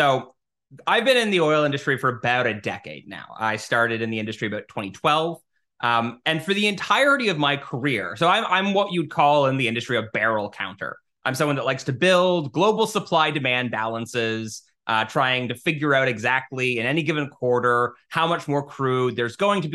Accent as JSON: {"language": "English", "country": "Canada", "said": "here in Toronto, where I'm based. So I'm Canadian."}